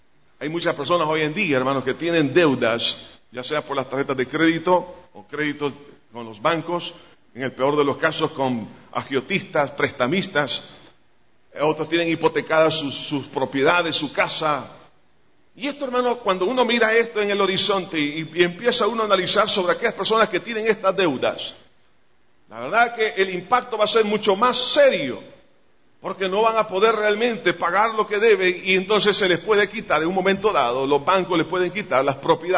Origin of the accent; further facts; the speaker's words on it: El Salvador; La pregunta a nosotros como salvadoreños